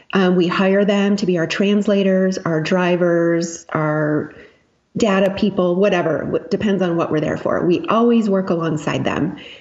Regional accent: United States; They know we're from the United States. They know we have a cushy life compared to them.

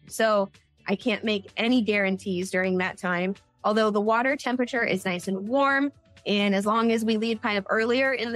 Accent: California, United States; now in Florida, United States; I'm from Southern California, so I don't do thunder and lightning very often or very well now that I live out here in Florida.

